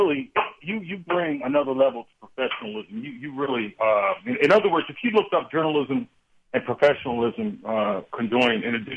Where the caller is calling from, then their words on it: South Carolina, United States; also born or lived in Philadelphia area / New York; I'm calling from South Carolina. I've been here for 5 years, and I moved from the Philadelphia area, and I've also lived in New York during my formative years